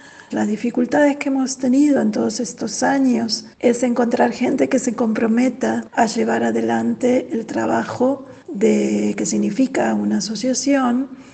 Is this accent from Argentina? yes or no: yes; Argentina; now in Leipzig, Germany; de Argentina, y en el año 2000 decidimos fundar